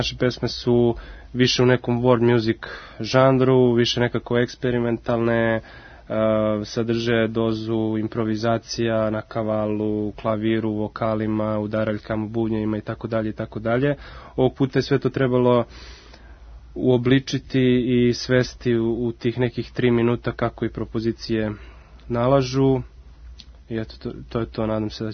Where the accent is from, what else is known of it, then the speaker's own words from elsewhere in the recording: Čačak, Šumadija and Western Serbia, Serbia; Ona je inače rodom iz Čačka, isto kao i ja.